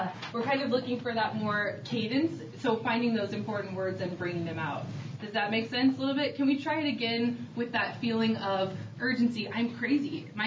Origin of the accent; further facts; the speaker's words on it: St. Louis, Missouri, United States; I'm actually from CSD originally. I grew up here in St. Louis